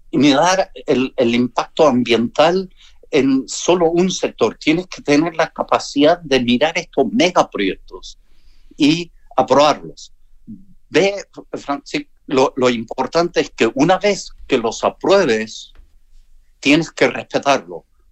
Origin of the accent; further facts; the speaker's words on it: United Kingdom; Spanish is a second language; now in Chile; no soy político, no quiero entrar en política, soy británico